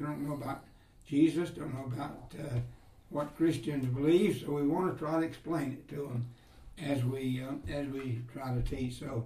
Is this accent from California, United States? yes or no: no; Gordo, Alabama, United States; But I am from Gordo